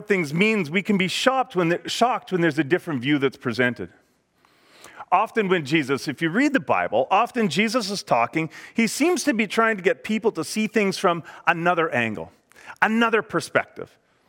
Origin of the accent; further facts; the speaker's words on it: Manitoba, Canada; when I grew up in Manitoba, you had like store-bought eggs or farm eggs.